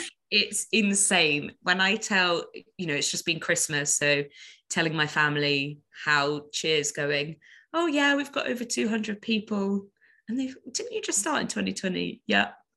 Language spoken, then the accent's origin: English; London, United Kingdom; Being a Londoner